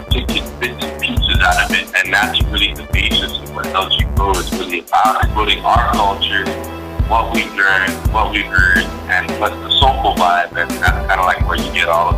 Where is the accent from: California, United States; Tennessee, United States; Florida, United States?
California, United States; Like, I grew up also in Grandma, California.